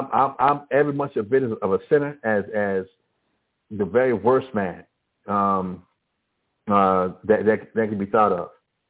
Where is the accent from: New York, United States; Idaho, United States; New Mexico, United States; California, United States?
New Mexico, United States; Albuquerque; Growing up in Albuquerque and then actually visiting a lot of the reservations around Albuquerque, I don't see the Native Americans there prospering.